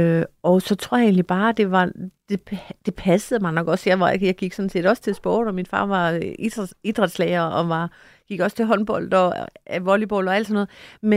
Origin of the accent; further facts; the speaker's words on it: Haderslev, Region of Southern Denmark, Denmark; Jeg voksede op i Haderslev